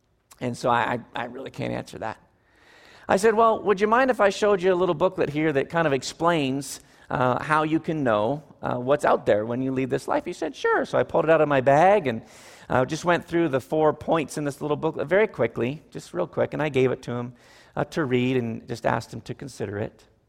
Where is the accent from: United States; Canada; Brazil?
Canada; I'm Canadian myself